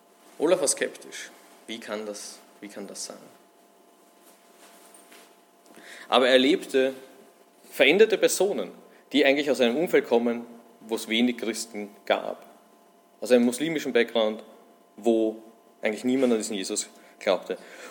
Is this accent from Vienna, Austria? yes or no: yes; Vienna, Austria; komme aus Wien, bin aus der Gemeinde in Wien-Meidling.